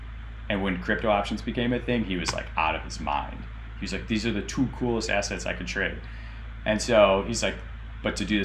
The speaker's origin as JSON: {"language": "English", "town": "Chicago", "region": "Illinois", "country": "United States", "tie": "born or raised there", "said": "So he and I, Greg grew up in California and I grew up in Chicago."}